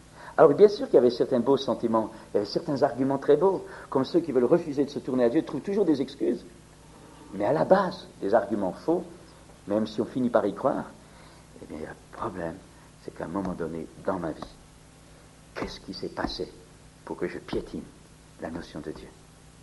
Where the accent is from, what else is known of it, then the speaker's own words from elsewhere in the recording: France; Chez nous en France